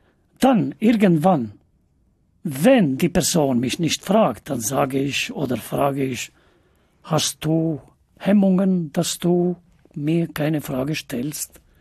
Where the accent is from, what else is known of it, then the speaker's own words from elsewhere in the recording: North Macedonia; Ich komme zum Beispiel aus Nordmazedonien. Nordmazedonien ist auf dem Balkan.